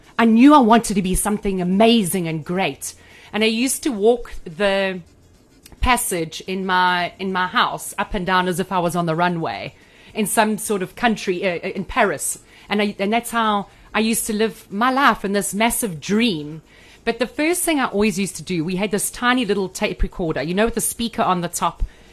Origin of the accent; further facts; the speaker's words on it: Pinetown, KwaZulu-Natal, South Africa; also born or lived in Matatiele; we grew up in a very humble home in Pinetown. I was born in Matatiel, and my mom and dad moved to Pinetown, and that's where we lived. Very, very humble.